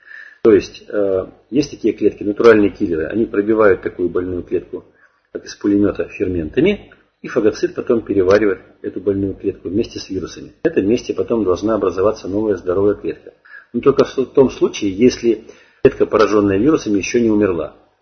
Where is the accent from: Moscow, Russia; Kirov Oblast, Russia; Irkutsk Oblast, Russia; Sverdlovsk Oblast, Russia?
Kirov Oblast, Russia; Kirov; Вот я сам 1962 года рождения, вот, я родился в Кирове, в Вятке.